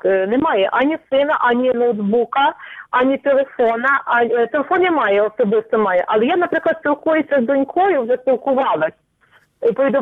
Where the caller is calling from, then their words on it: Ivano-Frankivsk Oblast, Ukraine; Я з Івано-Франківської області, Коломийського району.